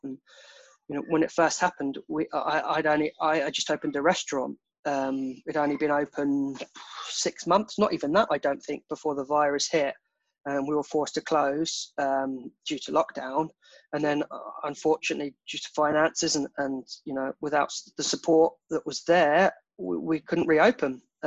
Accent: United Kingdom; us being British, like, well, what's duck and waffle?

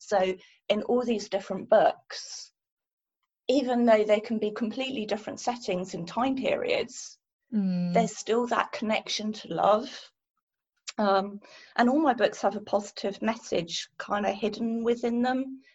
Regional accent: United Kingdom; I am British. I love classics.

